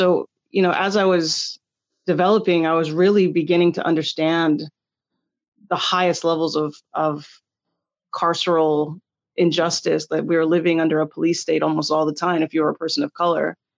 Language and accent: English; California, United States; born there; So my father is from Maui and my mother is from Texas, and they met in California, and I was born in California.